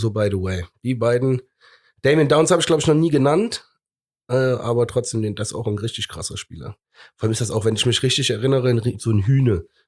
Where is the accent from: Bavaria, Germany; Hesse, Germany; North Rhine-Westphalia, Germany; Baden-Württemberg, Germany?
North Rhine-Westphalia, Germany; Cologne; Aber so bekloppt sind wir Kölner ja.